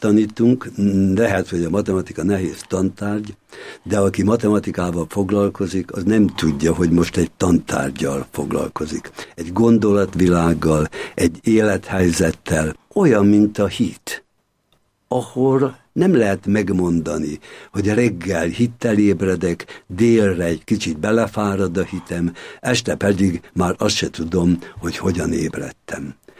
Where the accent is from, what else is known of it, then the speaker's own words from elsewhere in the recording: Hajmáskér, Veszprém County, Hungary; also born or lived in Balatonkenese; Én Veszprém megyéből származom, Hajmáskéren születtem, Balatonkenesén éltek akkor a szüleim, Veszprémben érettségiztem